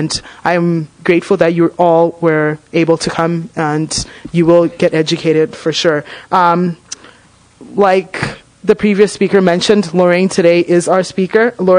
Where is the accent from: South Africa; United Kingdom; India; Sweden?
South Africa; now in United States; Last summer I lived in DC, which is one of the cities where the AIDS rate is increasing. And I'm from South Africa